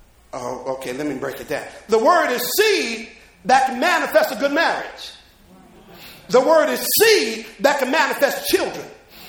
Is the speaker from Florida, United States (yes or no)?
no; Jersey City, New Jersey, United States; But I just tell people, Jersey City, they say, where are you from? I said, Jersey, New Jersey. I said, nice place to be from.